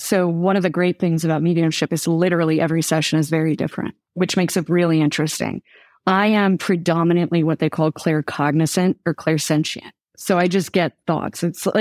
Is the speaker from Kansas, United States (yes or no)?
no; Chicago, Illinois, United States; And also the not like, I'm from Chicago. Where I come from, we have a lot of problems